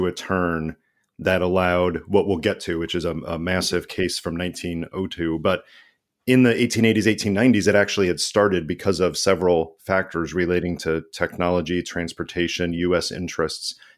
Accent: United States; at least for me as an American, it mm-hmm. never occurred to me that there wasn't the American Red Cross

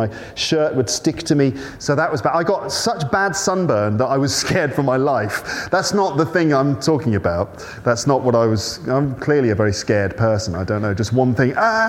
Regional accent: England, United Kingdom; now in Japan; when I was growing up in England.

